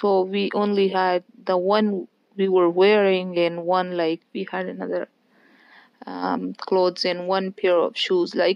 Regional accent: Afghanistan; now in New Jersey, United States; I'm from Afghanistan. I'm 29 years old, and I hold a master's degree from Malaysia. And I'm currently living in New Jersey, United States of America.

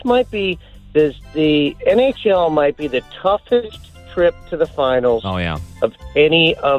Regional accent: Warson Woods, Missouri, United States; So as a kid growing up in Warson Woods, and I'm on the Illinois side now

